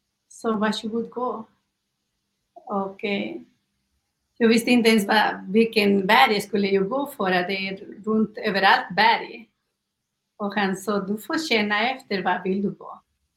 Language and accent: Swedish; Peru; Swedish is a second language; now in Sweden; jag är från Peru, född i Peru, och vuxen där med gamla traditioner också, men jag var inte engagerad i det.